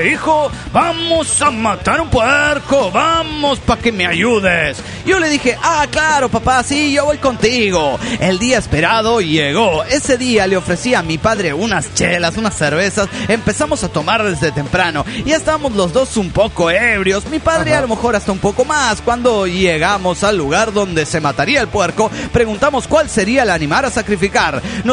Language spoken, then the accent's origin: Spanish; Ciudad Juárez, Chihuahua, Mexico; de Ciudad Juárez.